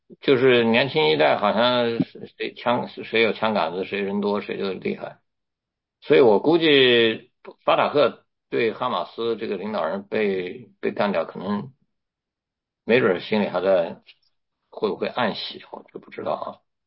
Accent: China; 最早就是从我们在中国小的时候就长大，对吧？

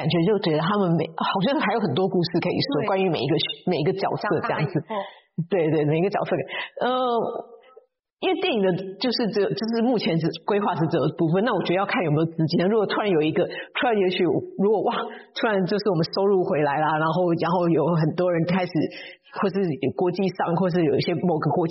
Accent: Taiwan; 我出生在台湾，然后我在台湾念我小学的时候有就是念台湾有一点特殊班，就是美术教育的。

